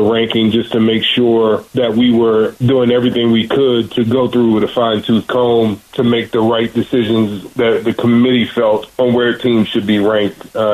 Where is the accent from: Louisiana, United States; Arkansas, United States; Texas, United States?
Louisiana, United States; I'm from Louisiana.